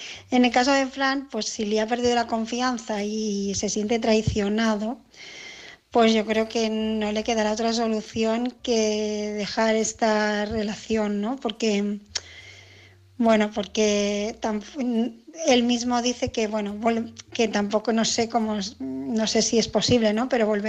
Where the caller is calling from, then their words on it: Barcelona, Catalonia, Spain; de Barcelona